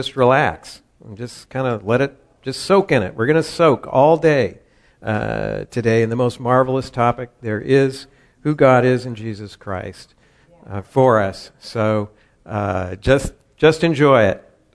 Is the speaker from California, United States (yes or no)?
yes; Glendale, California, United States; Now, I grew up in California, actually, right next to Pasadena, and knew about Ambassador College. I grew up in Glendale, California, and went to Fuller Seminary